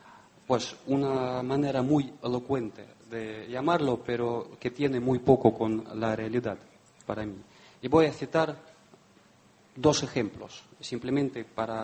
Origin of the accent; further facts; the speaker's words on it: Russia; represento a la embajada de Rusia. Soy ruso.